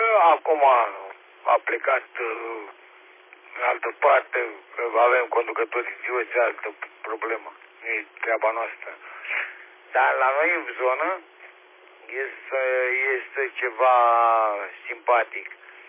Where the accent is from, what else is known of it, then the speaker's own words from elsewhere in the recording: Romania; Noi suntem români și români vom muri. Suntem, poate, România, care mai sunt români adevărați. Înțeleg lucrul ăsta. Dar eu de aici nu plec niciodată din România.